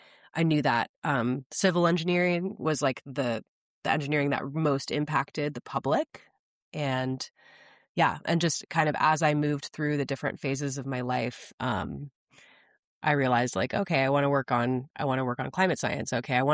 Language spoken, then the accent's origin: English; Midwest, United States; I grew up in the Midwest, so I didn't have a ton of education in the realm of climate science.